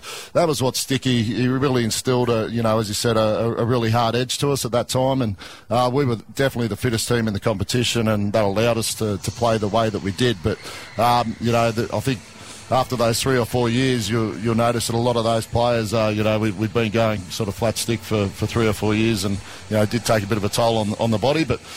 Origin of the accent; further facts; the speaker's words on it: Queensland, Australia; moved away as an adult; I came down from Queensland at the end of 99 and, was there for a couple of years before we won that comp.